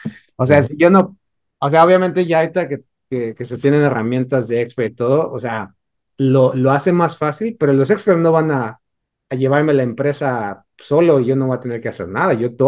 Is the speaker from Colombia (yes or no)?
no; Mexico City, Mexico; yo conozco gente, y esto vengo de la Ciudad de México y he tenido conocidos y familiares